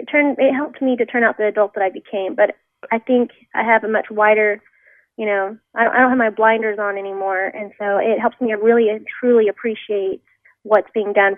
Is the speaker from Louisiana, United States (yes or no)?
no; Dallas, Texas, United States; And I'm from Dallas. I'm kind of from the concrete jungle, you might say.